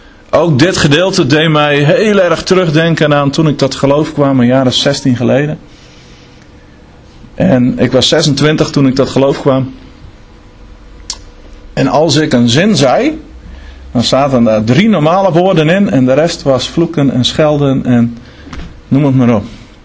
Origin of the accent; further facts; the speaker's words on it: Friesland, Netherlands; Nou, mem kan ik wel zeggen, ik ben Fries, dus dat is een redelijk bekend woordje.